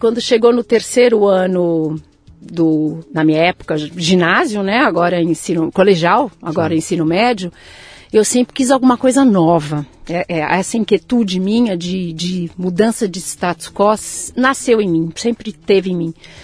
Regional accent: São Paulo, Brazil; E desde então sempre estive em São Paulo, no estado de São Paulo.

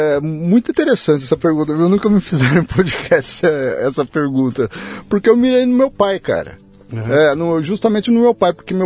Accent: São Paulo, Brazil; Sou daqui de São Paulo, fui criado aqui em São Paulo, meus pais são do interior, já faleceram. Mas hoje, na verdade, eu moro aqui um pouco em São Paulo.

